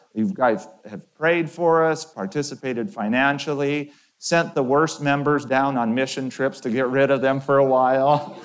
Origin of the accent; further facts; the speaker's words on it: Brazil; So yeah, I was born and raised in Brazil as a missionary, pastor kid, missionary kid